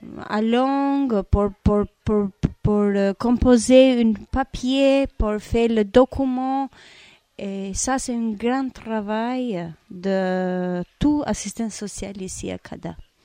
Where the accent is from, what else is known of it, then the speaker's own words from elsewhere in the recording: Albania; French is a second language; now in France; Mon pays d'origine, c'est l'Albanie.